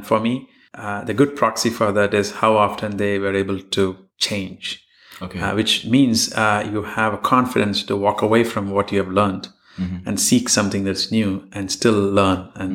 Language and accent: English; India; I don't think that's the same of the case with a lot of kids growing up in India now. They all want to be part of startups. Startups were not cool 20 years ago. It didn't exist back when I grew up.